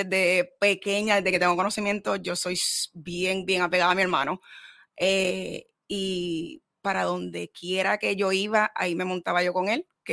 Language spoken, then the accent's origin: Spanish; Carolina, Puerto Rico; Sí, yo soy puertorriqueña del pueblo de Carolina.